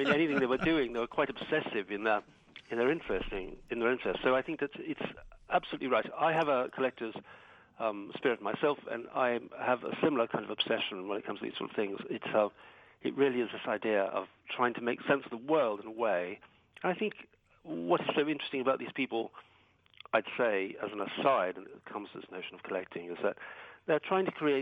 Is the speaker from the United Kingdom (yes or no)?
yes; England, United Kingdom; although I'm saying it has nothing to do with just being English, it's a peculiar characteristic of people of this little island that we are pretty obsessed with our gardens.